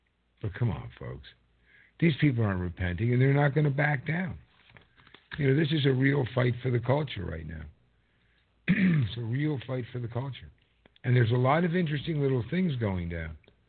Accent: New Jersey, United States; now in Florida, United States; I'm from New Jersey. I moved here just in December here to Florida

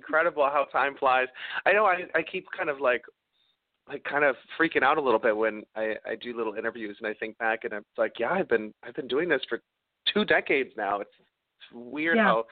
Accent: Park Forest, Illinois, United States; I was born in Harvey and I grew up in Park Forest, which is about an hour south of the city.

